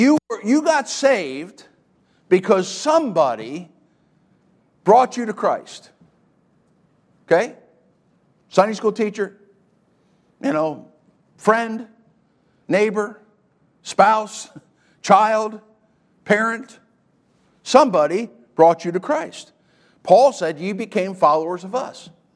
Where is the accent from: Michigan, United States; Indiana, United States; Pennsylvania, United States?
Pennsylvania, United States; I'm from Eastern Pennsylvania. I'm an only child.